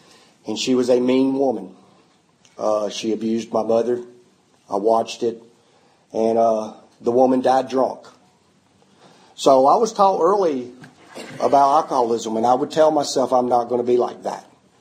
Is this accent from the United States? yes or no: yes; Doraville, Georgia, United States; I grew up in Doraville, and in Doraville in the 70s, you only had one thought of mine.